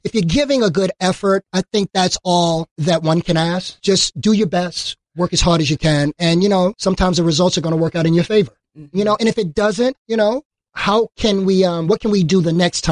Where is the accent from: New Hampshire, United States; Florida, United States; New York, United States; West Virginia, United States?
New York, United States; Harlem; growing up in Harlem, you know, my attitude was always, if you want to be good, you got to go where the water's deep